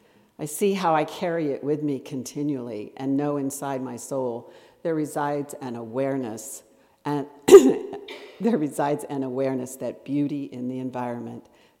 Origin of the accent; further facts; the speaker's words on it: San Diego, California, United States; Growing up in San Diego, my earliest memories of flowers are from the house we lived in when I was 5 years old.